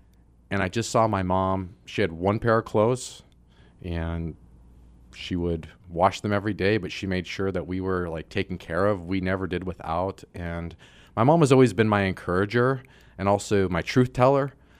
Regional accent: Whittier, California, United States; also born or lived in Lakewood / Bellflower; Lakewood, California, which is near Long Beach. We lived in Bellflower for a while, but predominantly I grew up in Whittier, California.

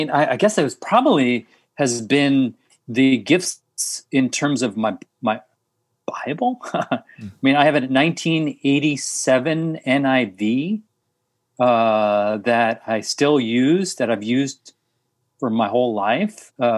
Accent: New York, United States; But because I grew up in New York going to I grew up with Indian food

